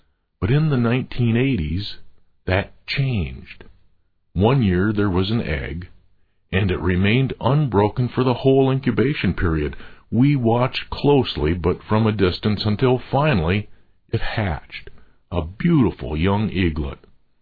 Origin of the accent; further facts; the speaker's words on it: Cedarville, Michigan, United States; I grew up in Cedarville, a small town in upper Michigan.